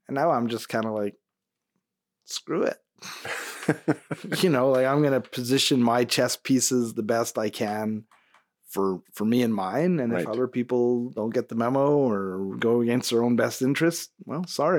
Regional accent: Brossard, Quebec, Canada; So my hometown, lots of development, a lot of people move there. Brossard is really, but Montreal downtown, I went on Friday night.

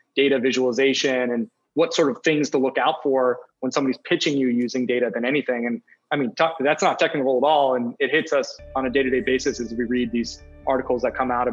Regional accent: Pennsylvania, United States; When I grew up in the Poconos, my dad had a side business that he cooked pigs, did like pig pickings, right?

